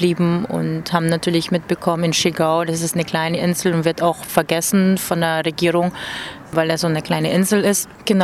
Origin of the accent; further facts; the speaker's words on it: Quezon City, Metro Manila, Philippines; Dann haben wir in Tatalon, Quezon City, das ist ein Slum, da wo ich herkomme, auch ein Projekt gestartet.